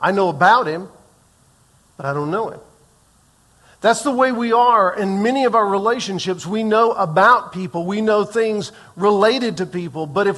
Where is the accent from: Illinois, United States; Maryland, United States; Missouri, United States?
Missouri, United States; Sullivan; I'm from Sullivan."